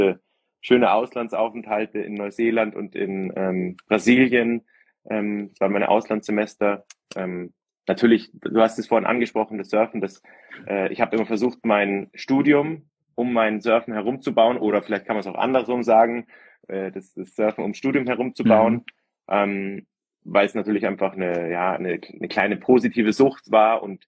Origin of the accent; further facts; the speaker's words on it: Munich, Bavaria, Germany; aufgewachsen im Westen von München